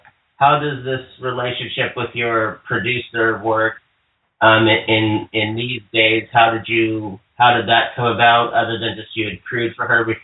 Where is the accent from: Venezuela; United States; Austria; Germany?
United States; Hawaii; I'm from Hawaii, so it's always nice to see Dwayne Johnson continuing to have success.